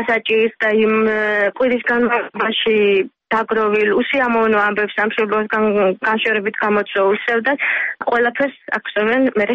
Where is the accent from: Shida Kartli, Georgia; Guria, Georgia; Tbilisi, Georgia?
Shida Kartli, Georgia; Gori; გორიდან ვარ წარმოშობილი, გორში ოჯახი გორში ცხოვრობ